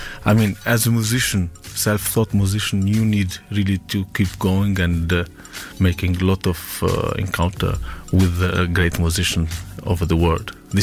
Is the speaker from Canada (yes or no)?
no; Tunis, Tunis Governorate, Tunisia; English is a second language; moved away; also born or lived in Vienna; and I consider myself also immigrant because I came from Tunis to discover music. I went to Vienna and I succeed to let people accept me as immigrant.